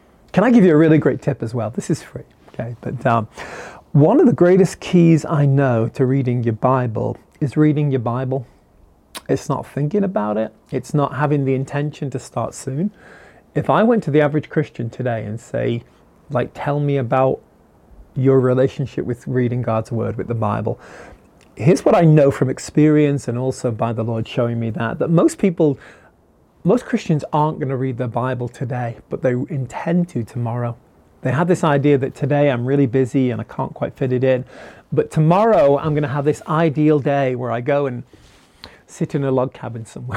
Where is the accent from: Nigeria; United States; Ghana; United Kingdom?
United Kingdom; I'm a Brit who loves Jesus. Somebody who loves Jesus and a Brit. Actually, I need to stop saying that. I'm now an American. I'm half American, half British.